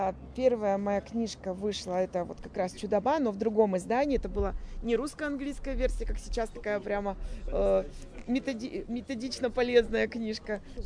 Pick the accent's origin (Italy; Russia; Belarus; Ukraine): Russia; Yekaterinburg, Sverdlovsk Oblast; Я вот всем объясняю, что я не питерский житель, екатеринбурженка, но представляю молодых питерских авторов.